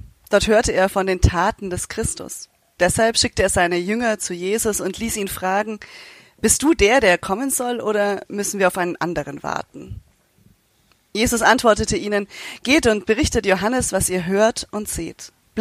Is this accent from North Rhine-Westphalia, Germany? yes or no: no; Nuremberg, Bavaria, Germany; moved away as an adult; now in Baden-Württemberg, Germany; Eigentlich komme ich aus Nürnberg, aber ich lebe schon seit über 15 Jahren in Baden-Württemberg und bin mittlerweile auch schon gut ins Schwäbische reingekommen